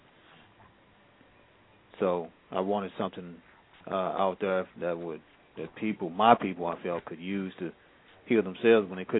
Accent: Tennessee, United States; also born or lived in Mississippi / Arkansas / Alabama; I'm from the South and Tennessee originally, but my family lived all around Mississippi, Arkansas, all through there, Alabama.

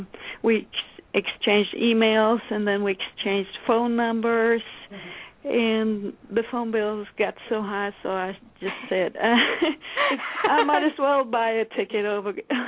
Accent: Sweden; English is a second language; I was brought up, I'm from Sweden originally. You might hear that I have a little accent.

